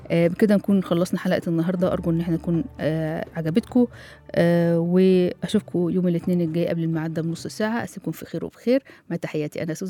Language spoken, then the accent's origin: Arabic; Egypt; من الأسامي الحقيقة المتكررة عندنا في مصر الأسامي الفرعونية